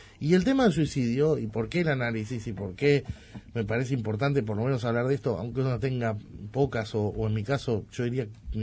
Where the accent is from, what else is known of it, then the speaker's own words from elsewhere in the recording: Uruguay; Entonces ahí sí tenemos que interpelarnos como uruguayos